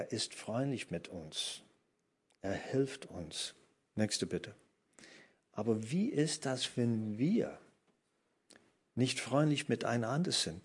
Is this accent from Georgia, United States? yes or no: no; Virginia, United States; German is a second language; now in Germany; Aber ich bin nicht dort geboren. Ich bin in Virginia geboren und ich wohnte auf einer Piste, wo unsere nächsten Nachbarn waren, ungefähr 3-4 Kilometer von uns entfernt. Das war ländlich.